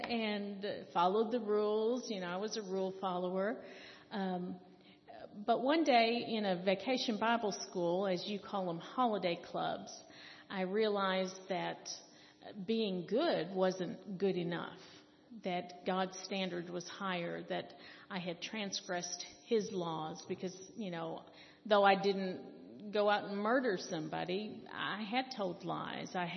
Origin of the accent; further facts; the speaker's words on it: Detroit, Michigan, United States; I grew up in Detroit, Michigan, which is in the northern part of the United States. I had a family that loved me and cared for me.